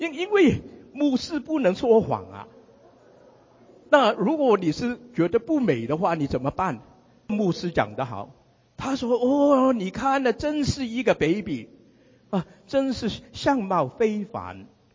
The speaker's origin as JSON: {"language": "Chinese", "region": "Shanghai", "country": "China", "said": "连这个广东话他也听不懂，因为他是上海人，我们都是上海人"}